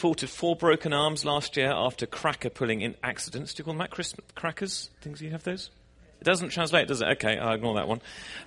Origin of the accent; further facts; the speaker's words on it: England, United Kingdom; we just found it extraordinary, being British, that we drove for 4.5 hours and we still hadn't left the state.